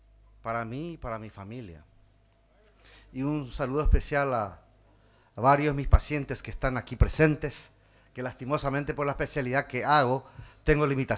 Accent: Paraguay; tenía que trabajar en mi país para que nosotros formemos nuestros propios recursos humanos. Los problemas médicos legales enmarcados rígidamente impedían de que el cirujano se forme en países extraños. Y así trabajamos y creamos la primera escuela de cirugía en el Paraguay

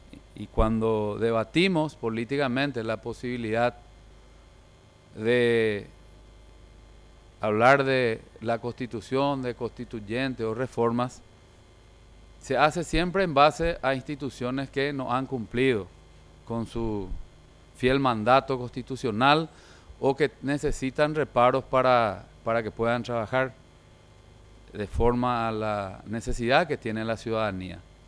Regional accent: Paraguay; Y eso realmente me dio a mí mucha satisfacción y un orgullo como paraguayo.

